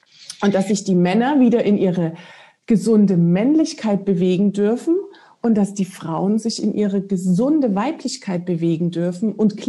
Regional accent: Dresden, Saxony, Germany; born there; Ich bin ja auch eine Nachfahrin der Dresdner Trümmerfrauen. Ja, ich bin in Dresden geboren.

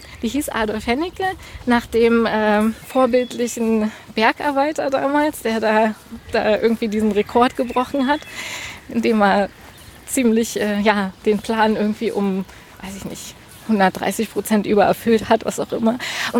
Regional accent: Germany; meine Kindheit in der DDR in den 80ern.

